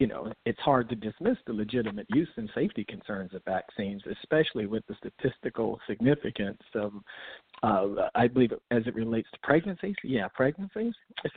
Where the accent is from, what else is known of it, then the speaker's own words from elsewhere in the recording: North Carolina, United States; No, I'm originally from North Carolina.